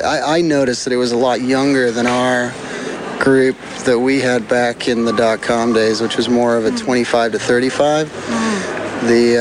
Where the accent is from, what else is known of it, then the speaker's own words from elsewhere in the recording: Ireland; also born or lived in England; I'm originally from Ireland. I was born in England, by the way.